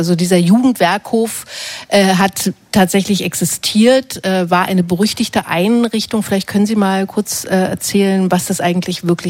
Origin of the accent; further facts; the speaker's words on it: East Germany, Germany; Also das ist, ich meine, ich komme aus der DDR.